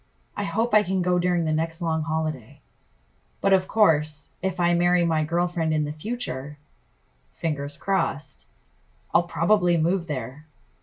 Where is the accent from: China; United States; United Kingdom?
China; Guizhou; I'm from Guizhou, so Weihai is pretty far north.